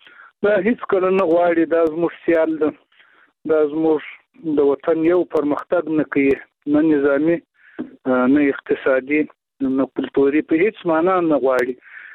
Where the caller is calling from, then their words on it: Shajoy, Zabul, Afghanistan; د زابل ولایت په شاجوی له سوالي سره ټلیفون په لیکو واسلیم.